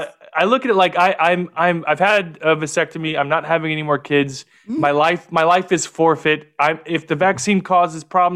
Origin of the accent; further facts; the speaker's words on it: La Porte, United States; I've got a buddy of mine who I grew up with in La Porte